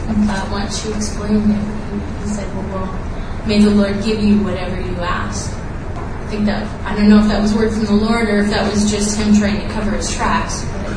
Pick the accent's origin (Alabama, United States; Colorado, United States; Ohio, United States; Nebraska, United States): Colorado, United States; I'm a small town girl. I grew up in Colorado in a small town in the middle of the Rocky Mountains. Actually, not even in town. It's 7 miles outside of town. I was raised in the church.